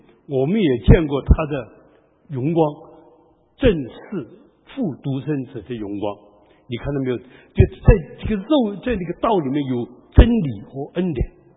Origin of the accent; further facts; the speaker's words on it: China; 我们中国人这个 logic 很厉害。